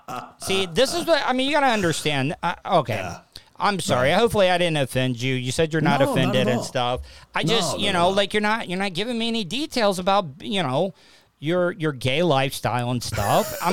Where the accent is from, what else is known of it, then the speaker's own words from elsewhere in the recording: the South, United States; I mean, growing up in the South, everybody brought their own cups in to fill up their big gulps and stuff.